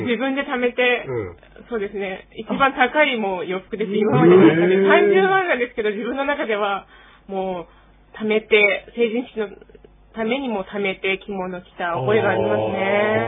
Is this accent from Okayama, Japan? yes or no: no; Kikaijima, Kagoshima, Japan; 私、出身が鹿児島の喜界島っていう離島なんですけども